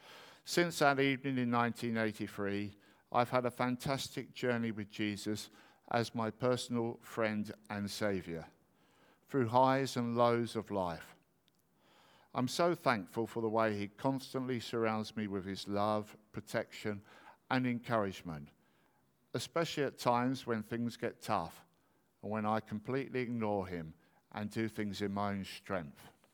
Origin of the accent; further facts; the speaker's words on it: London, United Kingdom; I grew up in West London, not too far from Heathrow Airport.